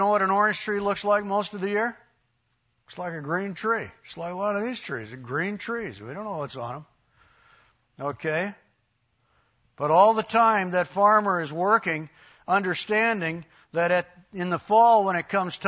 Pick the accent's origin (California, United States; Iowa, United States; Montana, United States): California, United States; Judy and I grew up in Southern California. I think I've even mentioned this just sitting in a class in here. Grew up in Southern California, amidst thousands of acres of orange trees.